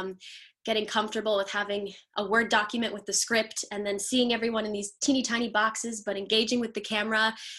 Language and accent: English; Spring Hill, Florida, United States; And I'm from Spring Hill, Florida.